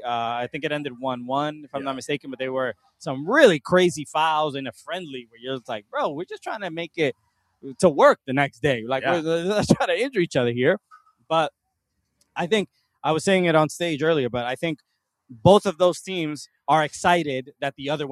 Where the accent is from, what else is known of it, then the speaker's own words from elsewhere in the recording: Brooklyn, New York, United States; And look, this is the Brooklyn Bridge right behind us. I'm from Brooklyn.